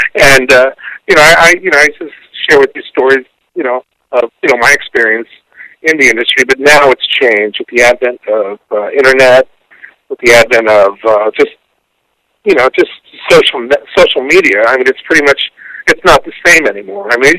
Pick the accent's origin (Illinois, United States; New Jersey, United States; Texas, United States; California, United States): California, United States; Long Beach; And then I got turned on by the station in my hometown of Long Beach.